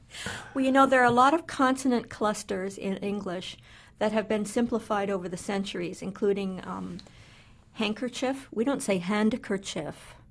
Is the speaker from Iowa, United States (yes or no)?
yes; Iowa, United States; I know I heard it when I was growing up in Iowa from whites as well as blacks and Latinos. And believe it or not, Iowa is quite a diverse place.